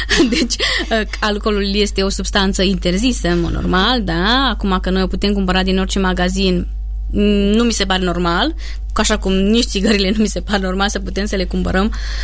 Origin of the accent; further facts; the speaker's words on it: Transylvania, Romania; Cred că aici, poate că eu sunt și ardeleancă și din cauza asta subliniez importanța utilizării grăsimilor de calitate.